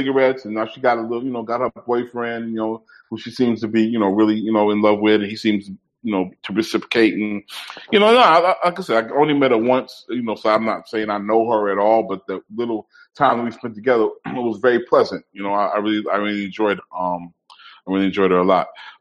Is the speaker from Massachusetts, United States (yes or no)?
no; Mount Vernon, New York, United States; born there; also born or lived in White Plains; And I was like, oh shit, I was born in Mount Vernon, New York.